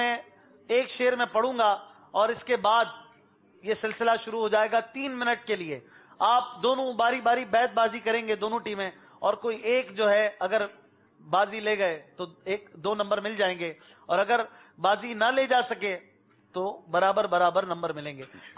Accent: Karachi, Sindh, Pakistan; ہم باب المدینہ کے ہیں

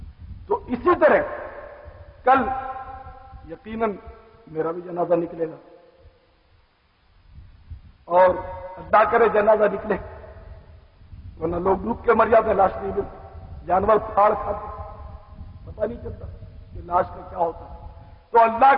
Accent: Karachi, Sindh, Pakistan; born there; جب میں کراچی میں پیدا ہوا ہوں تو میرا وطن پاکستان، اور حقیقت میں ہم سب کا وطن تو مدینہ ہے الحمدللہ.

